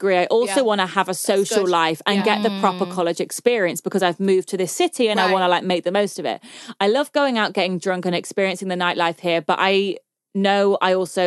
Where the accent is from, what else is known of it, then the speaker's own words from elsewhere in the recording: Ireland; moved away as an adult; now in Amsterdam, Netherlands; I'm 18 and 2 weeks ago I moved from Ireland to the Netherlands for college.